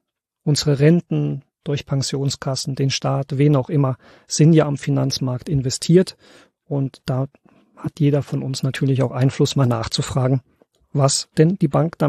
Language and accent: German; Germany; Ich bin selbst in der DDR groß geworden.